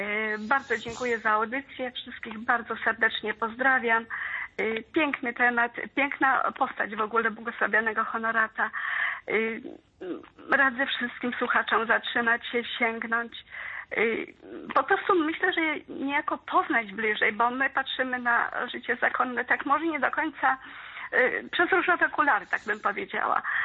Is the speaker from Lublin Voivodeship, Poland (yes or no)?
yes; Lublin Voivodeship, Poland; pochodzę tutaj z tych rejonów, co błogosławiony Honorat stąpał, bo wiemy, że w Białej Podlasce, Lubartów, Lublin, więc tutaj te okolice reprezentuję.